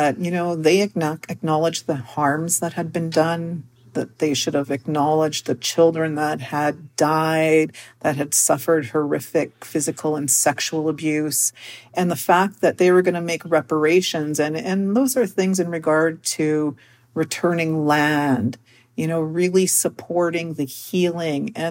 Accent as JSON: {"language": "English", "town": "Winnipeg", "region": "Manitoba", "country": "Canada", "tie": "born or raised there", "said": "I was born and raised here in Winnipeg, Manitoba. My mother is a residential school survivor."}